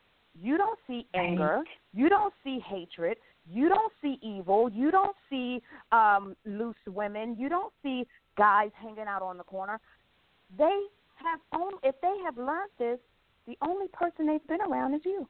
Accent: New York City, New York, United States; because I was born in the 80s, if I can think back to growing up in New York City

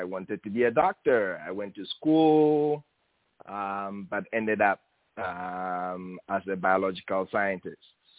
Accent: Accra, Greater Accra, Ghana; Well, I lived in one of the big cities and went to school in two other big cities. So I grew up in Accra.

